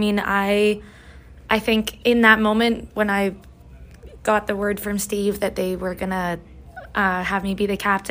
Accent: Okotoks, Alberta, Canada; So I'm from Oaked Oaks, Alberta. I played for the Rocky Mountain Raiders.

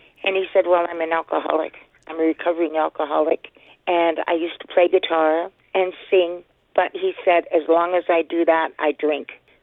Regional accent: the Maritimes, Canada; I guess maybe because I'm from the Maritimes, where everybody all gets together.

